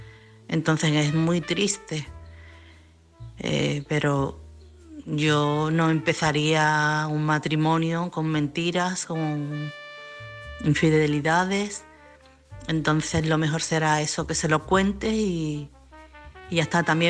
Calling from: Chiclana, Andalusia, Spain; de Chiclana.

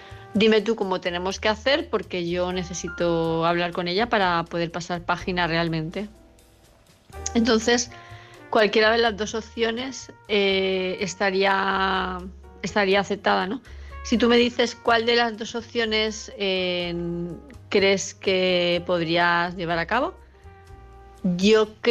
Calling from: Palma de Mallorca, Balearic Islands, Spain; de Palma de Mallorca.

